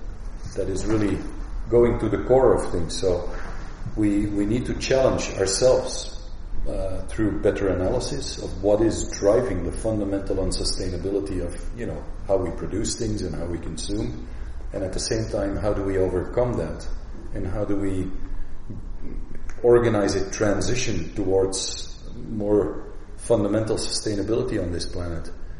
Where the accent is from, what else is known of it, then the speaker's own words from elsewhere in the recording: Antwerp, Flanders, Belgium; also born or lived in United States / Netherlands; I grew up in Belgium. I'm from the Flemish part of Belgium. I grew up in and around Antwerp. I'm a city boy.